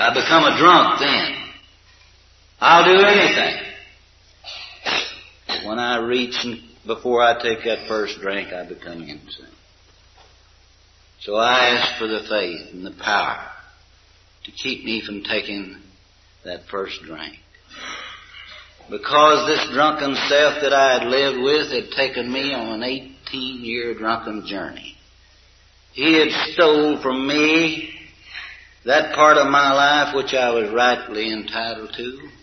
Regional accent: Oklahoma City, Oklahoma, United States; I'm from Oklahoma City.

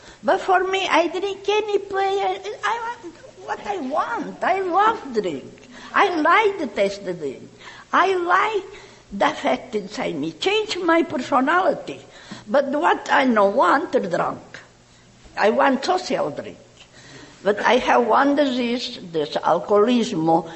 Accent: Palma de Mallorca, Balearic Islands, Spain; English is a second language; I'm from Palma de Mallorca, Spain.

